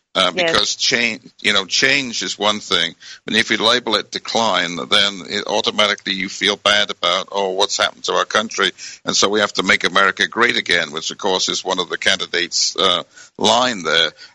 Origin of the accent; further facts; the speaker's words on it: United Kingdom; I grew up in Britain